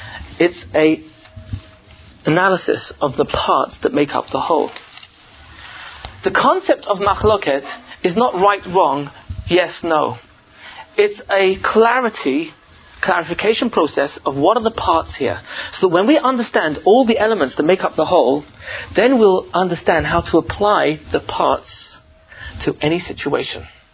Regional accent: England, United Kingdom; I'm from England.

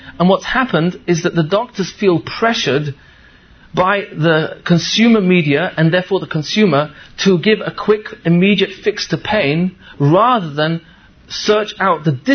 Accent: England, United Kingdom; now in United States; I remember coming from England that the family doctor was someone who you called with an ai

